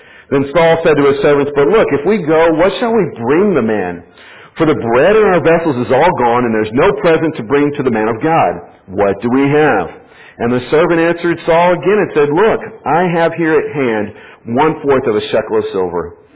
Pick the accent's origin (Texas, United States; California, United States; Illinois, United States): Texas, United States; I can deal with a little bit of heat. I'm from Texas.